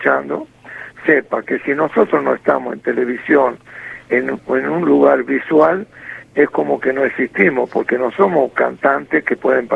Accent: Salta, Argentina; moved away; el haber salido con un sueño hace 50 años de acá de la provincia, de la cual yo me vine de Buenos Aires

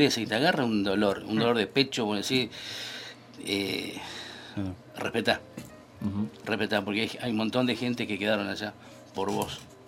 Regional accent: Argentina; nos dejan a nosotros como argentinos y como soldados que fuimos a la guerra

